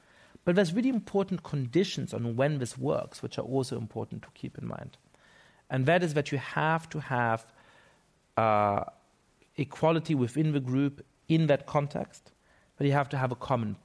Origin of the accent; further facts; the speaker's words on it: Munich, Bavaria, Germany; when I was growing up in Munich, I was a fan